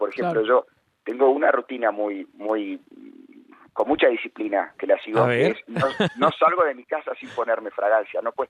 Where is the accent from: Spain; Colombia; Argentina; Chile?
Argentina; moved away as an adult; now in Mexico; soy argentino y vivo hace 3 años en México. Yo llegué el 7 de enero a México, el 7 de enero del 2020.